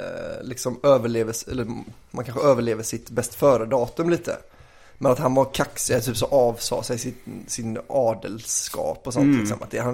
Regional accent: Gothenburg, Västra Götaland County, Sweden; Jag är göteborgare

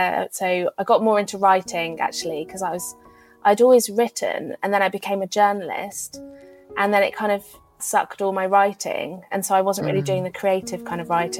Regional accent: United Kingdom; being a Brit in Germany.

